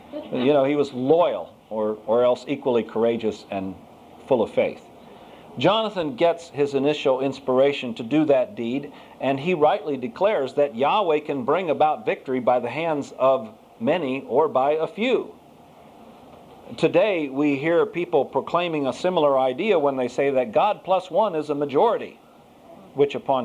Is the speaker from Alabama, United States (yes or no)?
no; Columbus, Ohio, United States; now in North Carolina, United States; but I've learned to correctly pronounce the name of my home state up north. You see, from my teen years upward, I grew up in Columbus, Ohio.